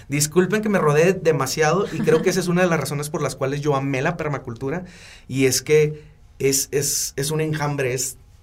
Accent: Ciudad Juárez, Chihuahua, Mexico; Yo soy de Ciudad Juárez.

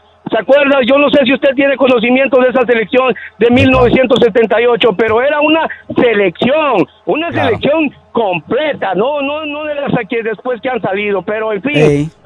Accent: Guatemala; born there; yo soy guatemalteco de nacimiento y no he perdido mi identidad.

